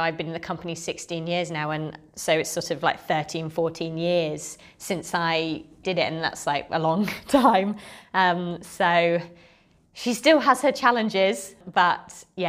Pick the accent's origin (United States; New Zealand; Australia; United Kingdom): United Kingdom; Chippenham, South West England; also born or lived in Bath; So I was born in Bath. My parents moved down from Yorkshire for my dad's work to Wiltshire, Chippenham area. And so I grew up around there